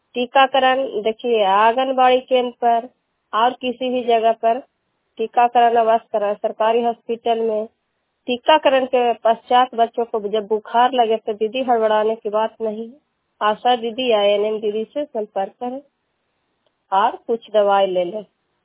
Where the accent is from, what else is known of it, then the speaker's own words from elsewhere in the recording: Machhaliya, Bihar, India; मैं ग्राम मछलिया के रहने वाली हूँ, जिला नलंदा, पंचायत प्रकरणों का।